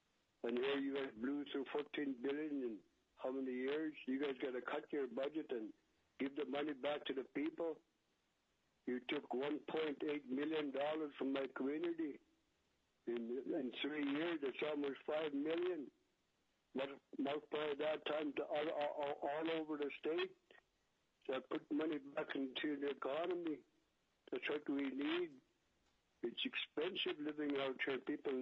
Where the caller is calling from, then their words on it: Alaska, United States; I'm calling from Aurora, Alaska. I'm a district owner of the poorest regions in the state.